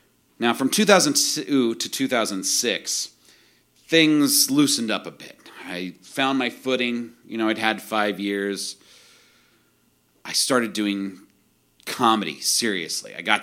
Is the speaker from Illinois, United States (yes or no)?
yes; Illinois, United States; I grew up in the Midwest, too, in central Illinois, and it's shitty